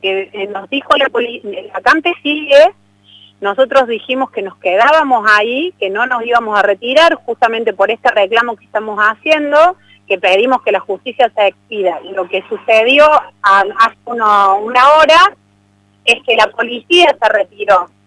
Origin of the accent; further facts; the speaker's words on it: San Roque, Andalusia, Spain; pues yo soy de San Roque, pero estamos todos conectados.